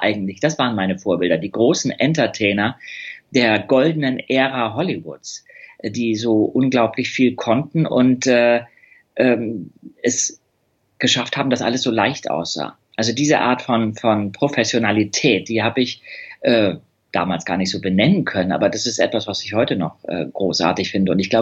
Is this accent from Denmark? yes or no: yes; Denmark; born there; Ich bin in Dänemark geboren worden. Das war mehr oder weniger ein Unfall, weil ich zu früh auf die Welt gekommen bin. Ein 7-Monats-Kind.